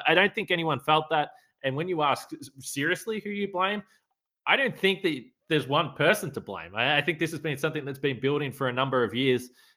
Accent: Australia; you might pick up that I'm Australian.

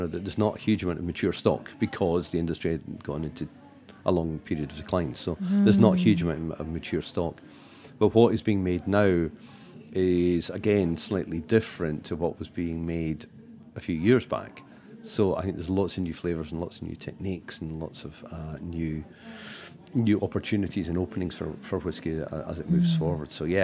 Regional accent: United Kingdom; I'm coming from Britain, where you're not allowed to mention companies.

